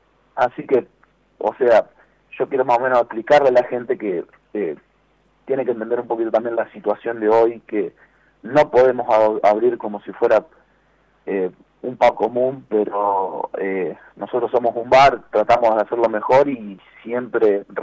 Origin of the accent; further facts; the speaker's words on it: Brinkmann, Córdoba, Argentina; somos ciudadanos de Brinkmann, vivimos en Brinkmann, nos criamos en Brinkmann